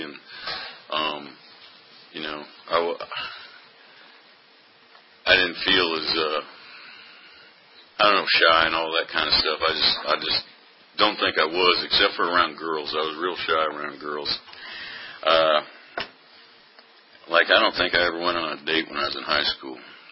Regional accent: Midwest, United States; I grew up out in the Midwest and started drinking when I was like 14.

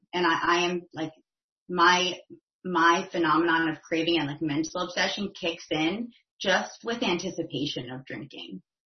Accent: New Jersey, United States; Cause I grew up in North Jersey. So I moved down to Charleston, to go to school.

